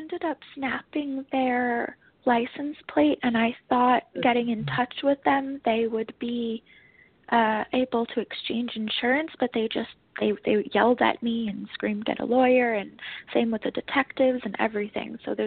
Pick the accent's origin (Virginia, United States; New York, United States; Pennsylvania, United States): New York, United States; I'm from New York.